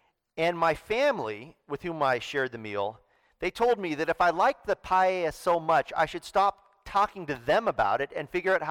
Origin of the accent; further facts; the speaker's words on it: Mendocino, California, United States; But even though I grew up in Mendocino, and I still spend a fair amount of time up on the North Coast